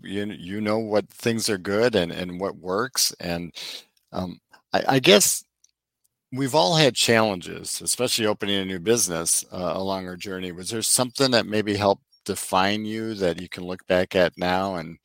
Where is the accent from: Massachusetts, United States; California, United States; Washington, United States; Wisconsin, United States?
Wisconsin, United States; born there; We love Wisconsin. I was born in Wisconsin, but we don't love the weather so much.